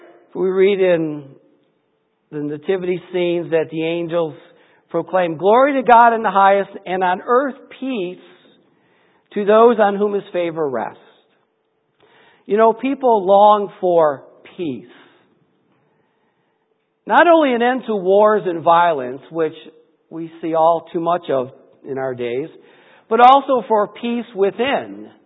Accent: Detroit, Michigan, United States; I didn't really know it existed for quite a good part of my life growing up in Detroit.

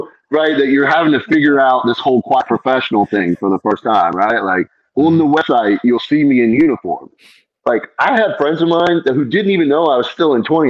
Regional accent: North Carolina, United States; I grew up in North Carolina. I grew up over on the other side of New Bern in Pamlico County. One of the most rural counties in this state.

